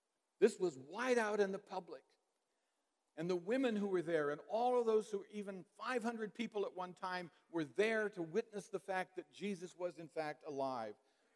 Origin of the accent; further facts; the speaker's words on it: Pella, Iowa, United States; came to my hometown of Pella, Iowa